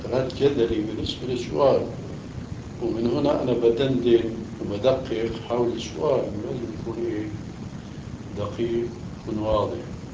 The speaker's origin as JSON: {"language": "Arabic", "town": "Damascus", "region": "Damascus Governorate", "country": "Syria", "tie": "born or raised there", "moved": "yes", "said": "فالشاهد هو هاجر بنا إلى دمشق، أما أنا هاجرت من دمشق بنفسي إلى هنا."}